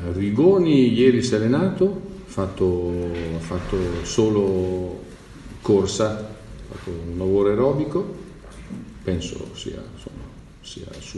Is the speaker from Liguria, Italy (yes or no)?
no; Palermo, Sicily, Italy; Io vengo da Palermo